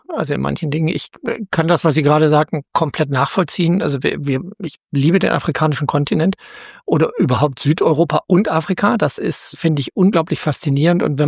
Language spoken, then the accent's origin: German; Plön, Schleswig-Holstein, Germany; Abwasserreinigung hier bei der Kläranlage in meiner Heimat, also in Plön.